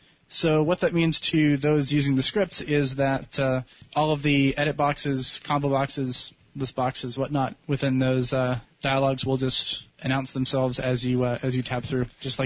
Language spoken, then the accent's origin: English; Arkansas, United States; from Arkansas.